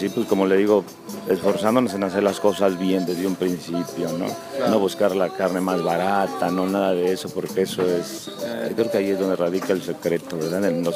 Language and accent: Spanish; Chalco, State of Mexico, Mexico; nosotros somos de Chalco, Estado de México, donde están los volcanes